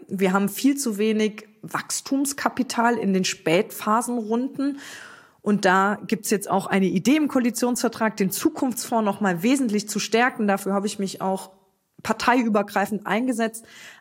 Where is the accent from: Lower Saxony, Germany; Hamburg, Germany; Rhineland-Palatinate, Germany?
Rhineland-Palatinate, Germany; Trier; moved away as an adult; also born or lived in Berlin; wieder zurückzuziehen in meine Heimat nach Trier